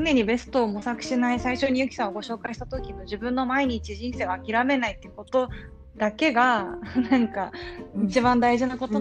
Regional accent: Yokohama, Kanagawa, Japan; 私も横浜ですけど、やっぱりその関東がすごくいいとかっていうよりは

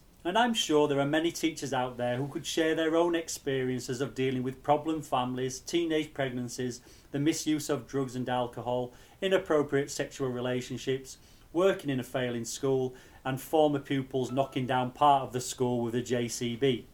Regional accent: England, United Kingdom; which is a bit difficult from a boy from the for a boy from the north

